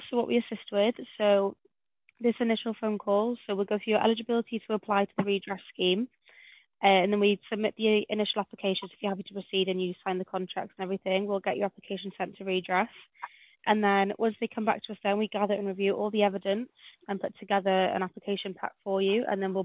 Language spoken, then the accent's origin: English; Wales, United Kingdom; I'm Welsh, I am.